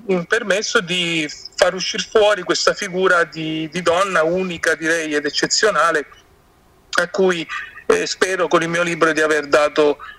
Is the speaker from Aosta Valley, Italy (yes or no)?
no; Basilicata, Italy; mi chiesi subito cosa ci facesse a Lago Negro, nella mia terra in Basilicata